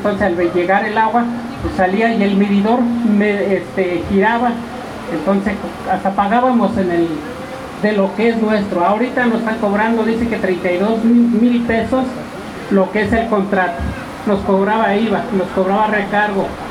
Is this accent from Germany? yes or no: no; Santiago Mexquititlán, Querétaro, Mexico; Yo vengo de Santiago Mezquitlán, barrio Cuar, barrio Quinto, en la vía del Cuestado de Querétaro.